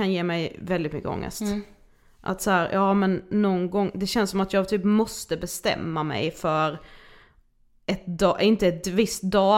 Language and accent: Swedish; Karlshamn, Blekinge, Sweden; now in Stockholm, Sweden; varje gång jag är hemma i Karlshamn som ju vi är nu